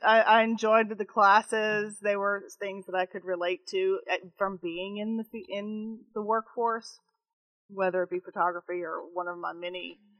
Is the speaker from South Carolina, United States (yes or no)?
no; Baton Rouge, Louisiana, United States; I'm from Baton Rouge, Louisiana.